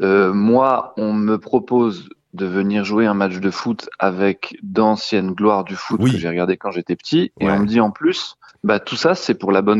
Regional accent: Chaville, Île-de-France, France; j'ai grandi à Chaville, dans les Hauts-de-Seine, dans le 92.

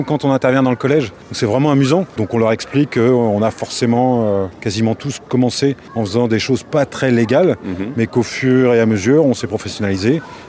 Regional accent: Brittany, France; Et ben en fait je viens de Bretagne

